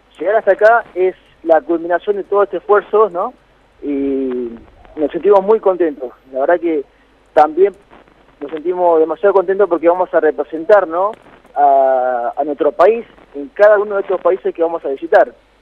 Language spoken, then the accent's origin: Spanish; Perico, Jujuy, Argentina; Yo soy de Perico